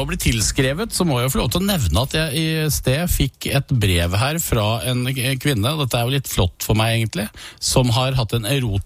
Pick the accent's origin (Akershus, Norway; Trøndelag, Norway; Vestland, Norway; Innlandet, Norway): Innlandet, Norway; bare den ikke gjennomkokt på opplandsmaner, der jeg kommer fra. Altså, det ingen som trekker torsken i innlandet.